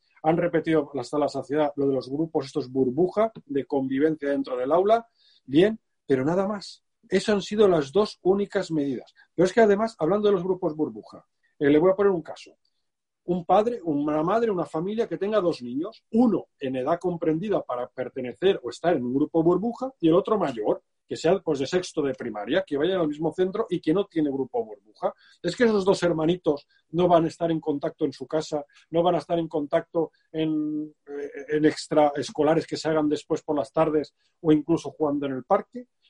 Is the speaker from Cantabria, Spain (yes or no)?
no; Valencian Community, Spain; Yo soy de la Comunidad Valenciana